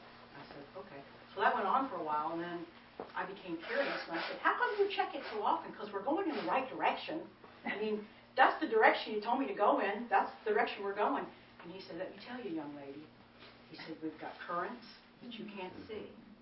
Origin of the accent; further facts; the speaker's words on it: Chesapeake Bay, United States; I was raised on the Chesapeake Bay, and we always had powerboats.